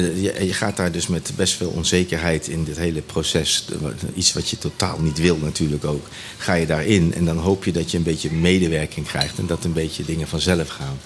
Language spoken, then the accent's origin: Dutch; Nijmegen, Gelderland, Netherlands; ik kom uit Nijmegen.